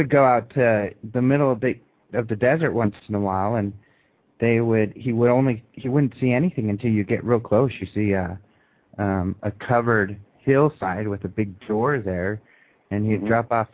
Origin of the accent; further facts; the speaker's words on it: Colorado, United States; it's my second favorite state, second to my home state of Colorado.